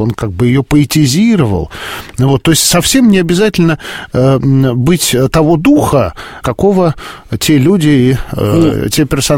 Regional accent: Moscow, Russia; born there; я тоже родился в Москве, но моя малая родина – это село Братовщина, там, подмосковное

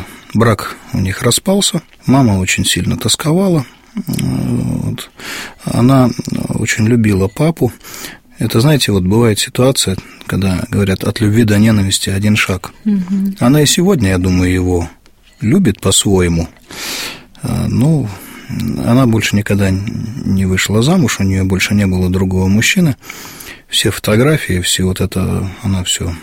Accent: Volzhsk, Mari El, Russia; И вот мое раннее детство прошло на Средней Волге. Родился в городе Волжск, республика Мариэл. Это 60 километров от Казани.

